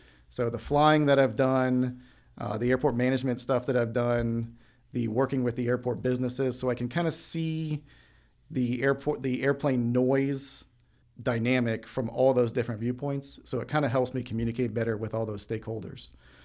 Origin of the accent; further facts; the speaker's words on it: Raleigh, North Carolina, United States; So I was actually born and raised in Raleigh.